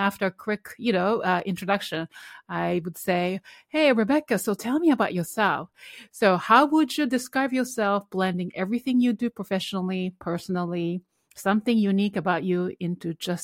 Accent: Japan; now in United States; I am originally from Japan. Although I'm Korean, now I'm American.

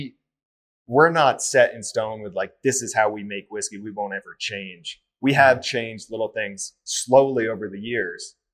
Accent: Portland, Oregon, United States; And then growing up in Portland, I grew up around the restaurant scene and the craft beer scene

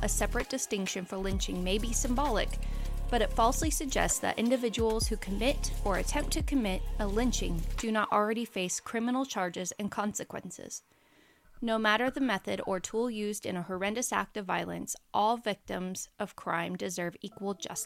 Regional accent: Georgia, United States; my home state of Georgia recently signed hate crime legislation into law this past year.

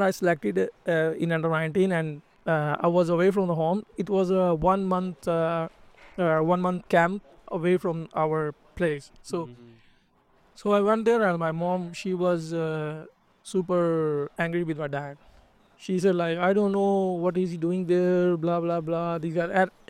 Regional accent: Lahore, Punjab, Pakistan; I born in Lahore and I grew up in Lahore.

